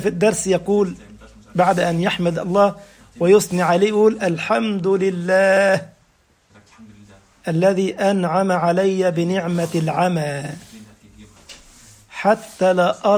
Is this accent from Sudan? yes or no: no; Egypt; كنا مرة في قافلة في محافظة اسمها المنصورة عندنا في مصر